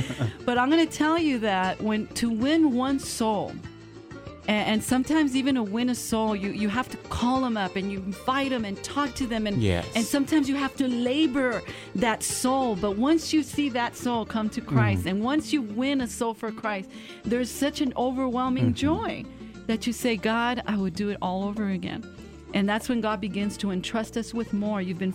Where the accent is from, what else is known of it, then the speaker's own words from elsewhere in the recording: California, United States; also born or lived in New York; I come from a Colombian parents, but I was born in New York and raised in California.